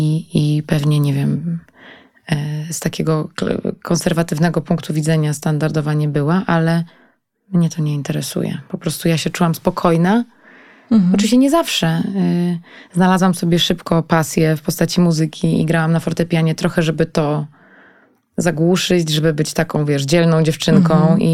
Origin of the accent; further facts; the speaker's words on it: Masovian Voivodeship, Poland; ja się wychowałam pod Warszawą, więc niby w centrum i w dużym mieście, ale tak naprawdę w małym mieście, bo wychowałam się w takim 20-tysięcznym mieście, gdzie była mała społeczność, gdzie się wszyscy znali